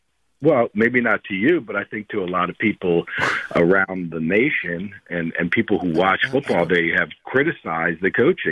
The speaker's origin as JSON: {"language": "English", "town": "Philadelphia", "region": "Pennsylvania", "country": "United States", "tie": "born there", "said": "Well, I lived in Philadelphia. I went to Drexel University. I was born in Philly."}